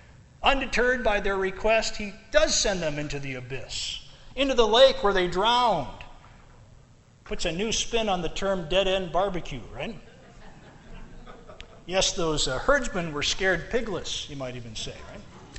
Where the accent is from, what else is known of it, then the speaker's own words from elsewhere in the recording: Aberdeen, South Dakota, United States; I once knew a man in my hometown, Aberdeen, South Dakota.